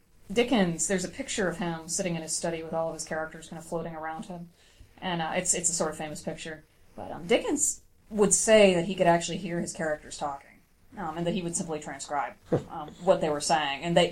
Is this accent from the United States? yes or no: yes; Ohio, United States; I'm a northerner, so you'll have to forgive me if I talk fast at any point here. I'm from Ohio. I'm born and raised in a small town